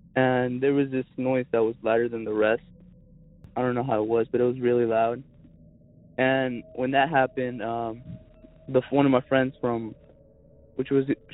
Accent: Zebulon, North Carolina, United States; I'm from Zebulon, North Carolina.

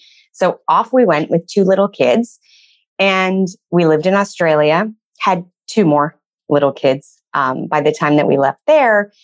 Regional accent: Canada; moved away as an adult; I am Canadian, so started my career in Canada

